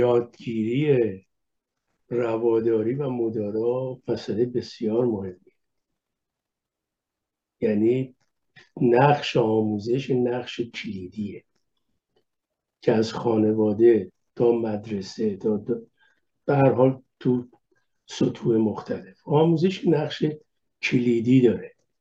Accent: Tehran, Tehran Province, Iran; خود من که تو جنوب شهر تهران توی همچون منطقه‌ای بزرگ شدم که منطقه سنتیه

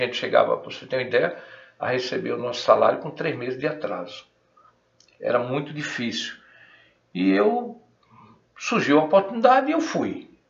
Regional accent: Vitória de Santo Antão, Pernambuco, Brazil; aos 16 anos de idade, eu comecei a estagiar numa rádio em Vitória de Santo Antão, minha terra natal, Rádio Tabocas

